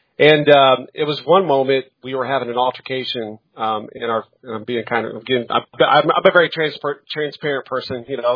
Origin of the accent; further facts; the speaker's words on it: Indianapolis, Indiana, United States; born there; now in Knightstown, United States; I was born in Indianapolis, Indiana. Me and my family now live in Knightstown, Indiana.